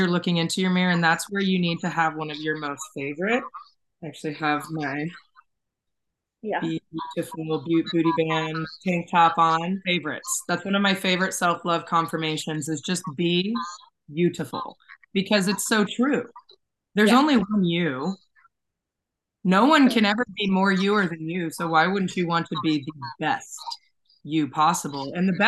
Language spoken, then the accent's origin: English; Alaska, United States; moved away as an adult; now in Florida, United States; So originally I'm from Alaska, right? And I moved to Florida about 5 years ago.